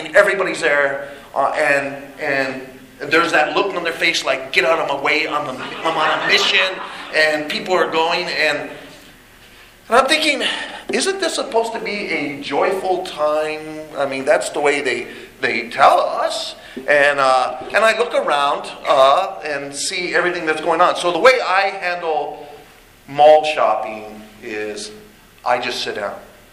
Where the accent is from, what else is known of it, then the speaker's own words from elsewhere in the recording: United States; Growing up in America, Christmas was one of the seasons where, as kids, we always looked forward